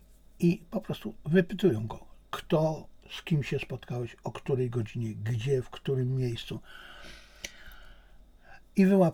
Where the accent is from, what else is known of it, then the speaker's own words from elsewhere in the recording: China; first language Chinese; Polish is a second language; Ponieważ ja jestem Chińczykiem. Ja myślę po chińsku.